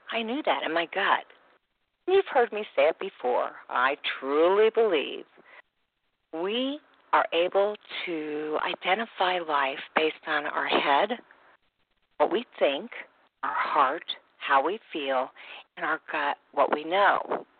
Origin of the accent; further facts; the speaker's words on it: Indianapolis, Indiana, United States; I'm from Indianapolis.